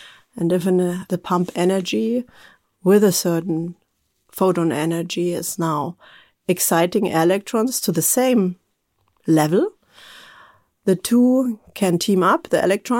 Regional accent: Munich, Bavaria, Germany; now in Graz, Austria; And I'm originally from Bavaria, from Munich.

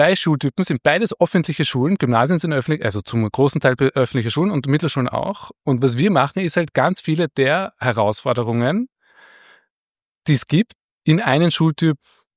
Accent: Vienna, Austria

